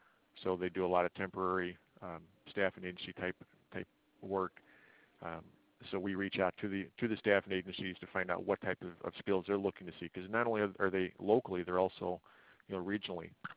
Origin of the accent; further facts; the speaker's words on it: St. Louis, Missouri, United States; I'm from St. Louis.